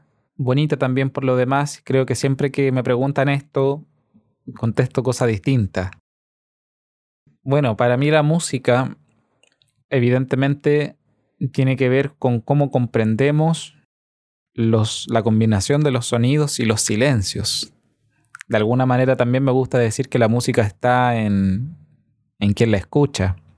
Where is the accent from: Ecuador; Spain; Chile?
Chile; Santiago Metropolitan; born there; soy músico guitarrista, tengo 28 años, nací acá en Chile, en la región metropolitana.